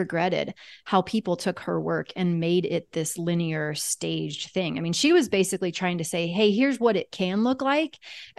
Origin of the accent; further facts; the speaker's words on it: Kansas, United States; because I'm from Kansas